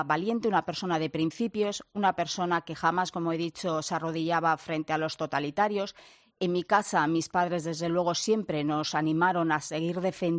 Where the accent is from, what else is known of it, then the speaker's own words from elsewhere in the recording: Ermua, Basque Country, Spain; nosotros éramos de los pocos que nos poníamos en la plaza de mi pueblo, ahí en Ermua